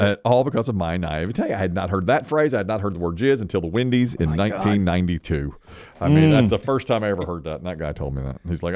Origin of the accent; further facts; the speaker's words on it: Ashburn, United States; I'm from Ashburn.